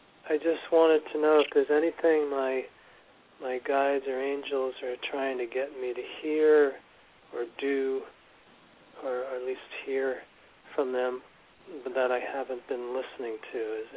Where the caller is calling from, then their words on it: Arlington, Massachusetts, United States; Calling from Massachusetts. Yeah, Arlington, Massachusetts.